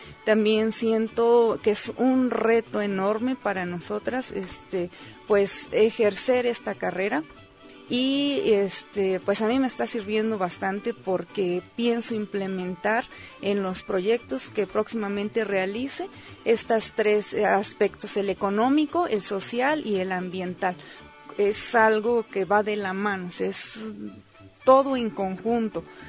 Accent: Hidalgo, Mexico; now in Ixmiquilpan, Mexico; Yo vengo del estado de Hidalgo, de la sierra del estado de Hidalgo, del municipio de Los Ochitlán Hidalgo. Actualmente vivo en Ixmiquilpan, tengo 25 años.

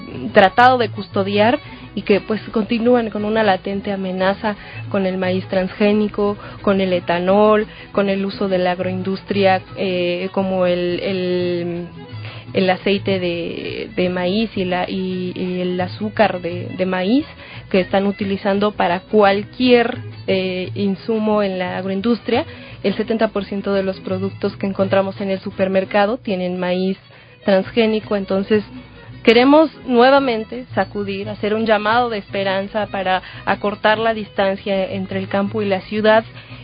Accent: Mexico; es una celebración que nos evoca como mexicanos

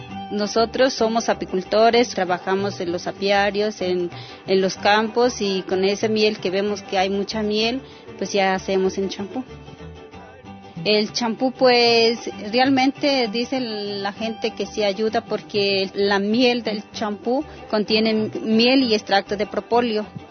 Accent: Acatlán, Guerrero, Mexico; vengo en la comunidad de Acatlán, municipio de Chilapa, y soy presidenta de la organización Mujeres Indígenas de Guerrero Xochineutle.

